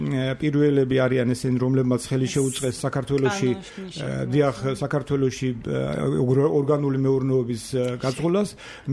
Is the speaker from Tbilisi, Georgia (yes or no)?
no; Shida Kartli, Georgia; ეს არის რეგიონი საქართველოსი, ჩემთვის პირველი სამშობლო, უპირველესი, სადაც დავიბადე, გავიზარდე და ბოლომდე ალბათ ვიბრძოლებ იმისთვის, რომ ეს რეგიონი საქართველოს შემადგენლობაში მყარად შემოვიდეს.